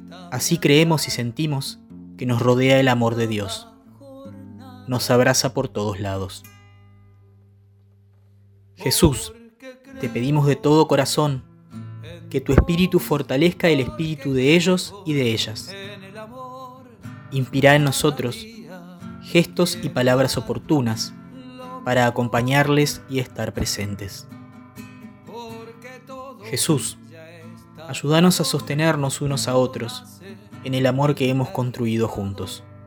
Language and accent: Spanish; Uruguay; como pueblo uruguayo y como humanidad